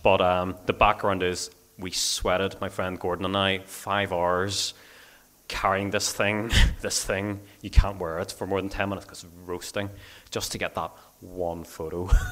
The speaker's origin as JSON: {"language": "English", "country": "South Korea", "tie": "born or raised there", "said": "when I was growing up in Korea."}